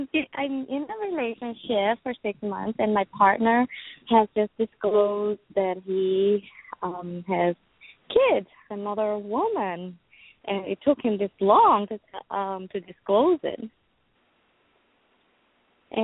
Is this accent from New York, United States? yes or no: no; Florida, United States; Southern Florida.